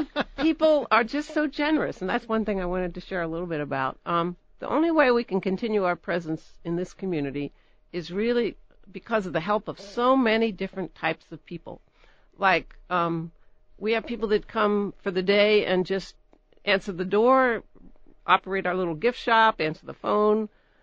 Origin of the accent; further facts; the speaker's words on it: Pennsylvania, United States; Originally from Pennsylvania.